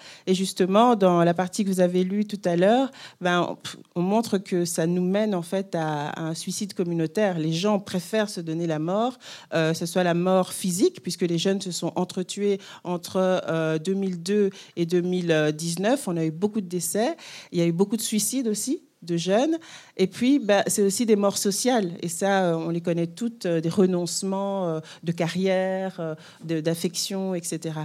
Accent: Belgium; on l'a vu aussi chez nous, en Belgique.

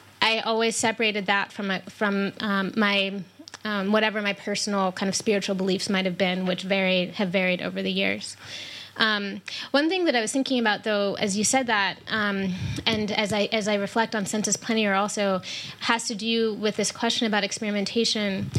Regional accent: Cincinnati, Ohio, United States; I grew up in Cincinnati, but I went back to Chicago for graduate school

